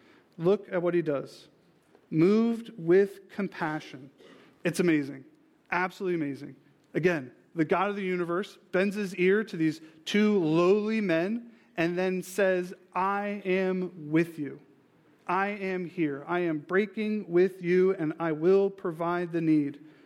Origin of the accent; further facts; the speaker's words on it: New Jersey, United States; because we're all skeptics from New Jersey